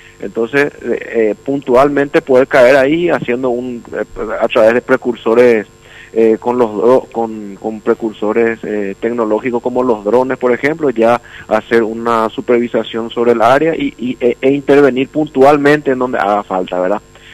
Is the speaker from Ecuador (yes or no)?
no; Paraguay